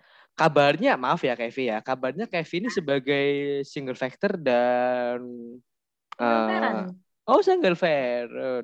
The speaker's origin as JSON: {"language": "Indonesian", "town": "Depok", "region": "West Java", "country": "Indonesia", "said": "Depok gue Kak. Gue Depok."}